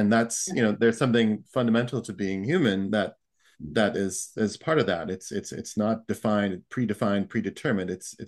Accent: Wisconsin, United States; And I also fell in love with my hometown, with rural Wisconsin, and the idea of vibrant rural communities and philosophies of education of mind

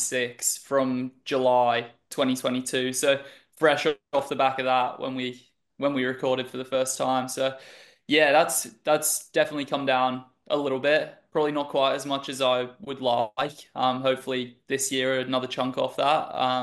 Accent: Brisbane, Queensland, Australia; also born or lived in England; And I'm from England. I grew up in Brisbane, obviously

